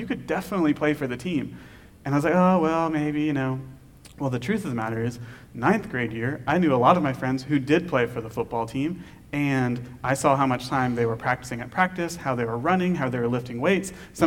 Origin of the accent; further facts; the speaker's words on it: Maryland, United States; so I grew up in Maryland outside of D.C. in the suburbs of D.C.